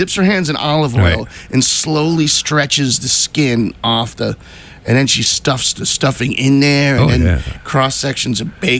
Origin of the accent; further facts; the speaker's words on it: Medford, New York, United States; Medford, actually. Yeah. I'm actually from Medford, New York, as we're sitting here.